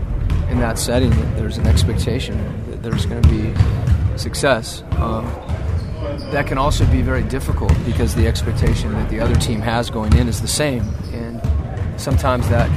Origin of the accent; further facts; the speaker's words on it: Seattle, Washington, United States; but it was in Seattle, which was my hometown, which was a pretty special opportunity.